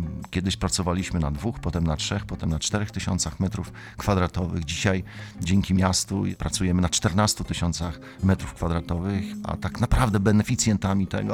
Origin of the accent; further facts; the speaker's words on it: Szczecin, West Pomeranian Voivodeship, Poland; Ja jako rodowity szczecinianin zawsze będę wspierał to miasto